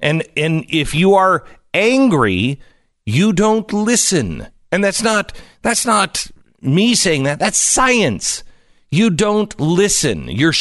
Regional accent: Seattle, Washington, United States; Coming up next, my hometown Seattle dying.

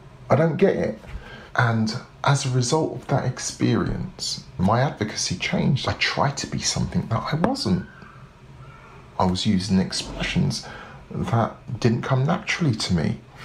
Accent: London, United Kingdom; accent: South London; I'm a Londoner. When I'm not speaking very slowly, I used to speak very fast with a very strong South London accent, because that's me. I grew up in social housing.

